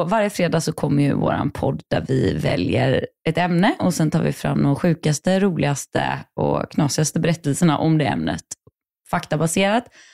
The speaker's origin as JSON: {"language": "Swedish", "town": "Gothenburg", "region": "Västra Götaland County", "country": "Sweden", "said": "jag är från Göteborg då"}